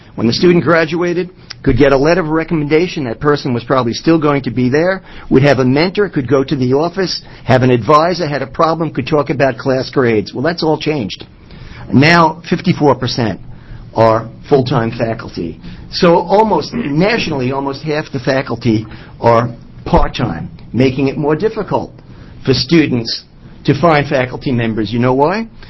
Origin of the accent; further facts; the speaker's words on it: New York, United States; I will not talk, even though I'm from New York, I will not talk as quickly as my colleague.